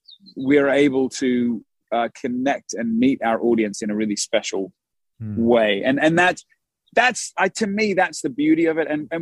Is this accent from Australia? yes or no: yes; Australia; I'm like, no, man, I love Africa, but we're from Australia.